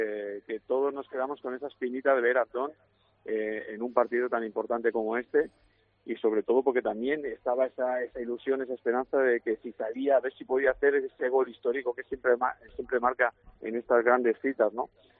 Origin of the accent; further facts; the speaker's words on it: Balearic Islands, Spain; como mallorquín, que también me crié en la cantera de Mallorca